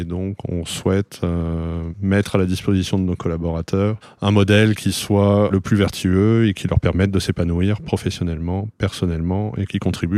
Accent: Aix-en-Provence, Provence-Alpes-Côte d'Azur, France; je suis originaire d'Aix-en-Provence. J'ai fait une bonne partie de mes études entre Aix et Marseille. Puis j'ai fait une école de commerce à Toulouse.

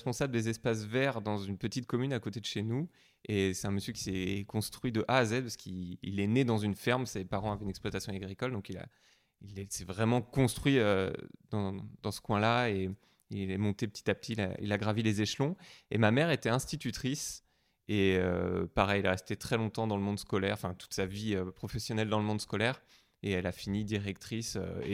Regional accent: Brittany, France; je suis né en Bretagne, je suis né dans la campagne des Portes de Bretagne, entre un champ de vaches et un champ de moutons. J'habite à côté de Fougères

